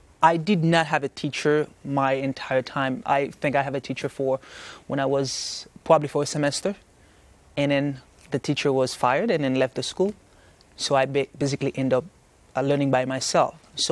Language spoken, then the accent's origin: English; Haiti; Growing up in Haiti, I faced many struggles, and usually it's because of your belief. For example, I remember in school, people would say stuff about me because I was keeping the Sabbath.